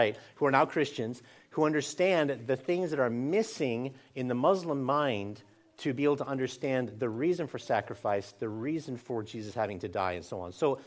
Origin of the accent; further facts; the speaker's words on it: Sweden; English is a second language; I grew up in Sweden. So I speak Swedish to this Swedish translator to Farsi.